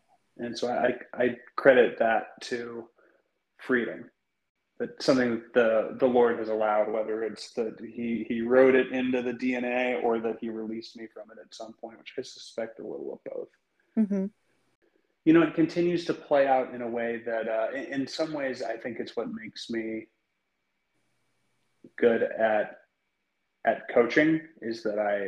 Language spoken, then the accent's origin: English; Oregon, United States; also born or lived in Los Angeles; now in Texas, United States; I am currently located in Texas, and that's by way of 23 years in Los Angeles. And then I was born and raised in Western Oregon.